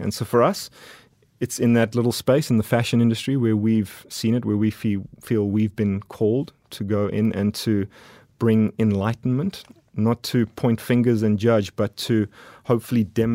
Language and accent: English; South Africa; moved away; I'm sure you've picked up that I'm South African. And I moved here back in 2011, really looking for something more.